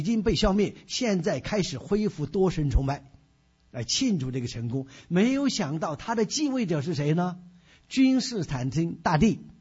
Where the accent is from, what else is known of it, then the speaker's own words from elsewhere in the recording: China; 因为你知道我是在大陆这样长大起来的，从小是唯物主义辩证法啊